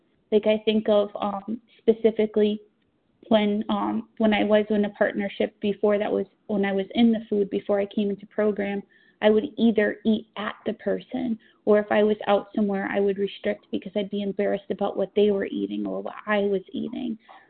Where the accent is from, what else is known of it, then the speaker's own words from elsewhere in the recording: Connecticut, United States; I'm from Connecticut.